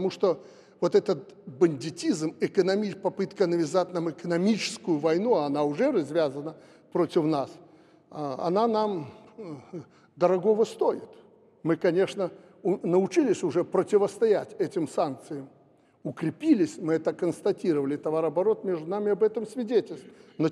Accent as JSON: {"language": "Russian", "country": "Belarus", "said": "Но то, что мы, белорусы и россияне, выстоим и выйдем из этой гибридной войны, это уже понятно."}